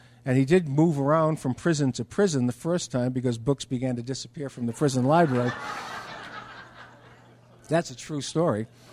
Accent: Massachusetts, United States; I'm a writer from Massachusetts. I'm here to write about book collectors.

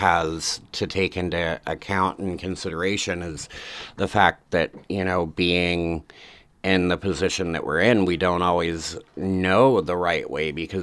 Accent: Ukiah, California, United States; So I was born here in Ukiah, and I was raised pretty much by the system.

